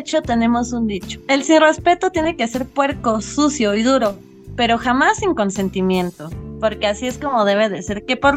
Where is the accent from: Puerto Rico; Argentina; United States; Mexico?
Mexico; State of Mexico; sí me tengo que preocupar porque soy del Estado de México